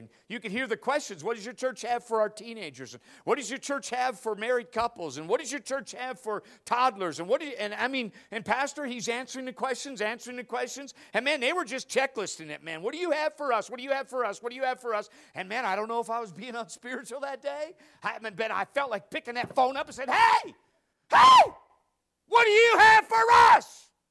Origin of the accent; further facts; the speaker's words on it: United States; When I go in a restaurant as an American, I expect good service, not bad service.